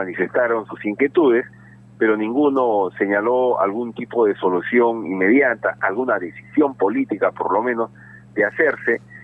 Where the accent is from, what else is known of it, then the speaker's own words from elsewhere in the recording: Loreto, Peru; Es una desazón que uno siente como peruano, como ciudadano de esta región